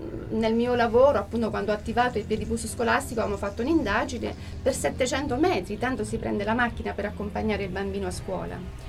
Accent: Molise, Italy; io non sono perugina, non sono umbra, sono molisana, quasi abruzzese un po'

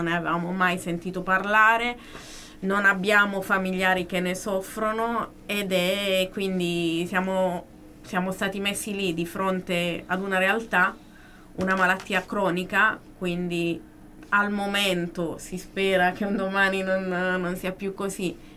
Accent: Apulia, Italy; poi siamo scesi giù in Puglia a Barletta, quindi un po', perché io sono pugliese

